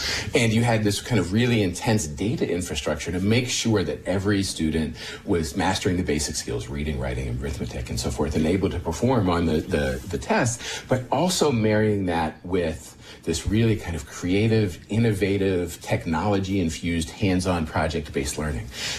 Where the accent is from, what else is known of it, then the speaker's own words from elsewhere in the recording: Penn Hills, Pennsylvania, United States; So I had mentioned growing up in Penn Hills, you know, growing up white in a white family in a school district where all of my teachers were white.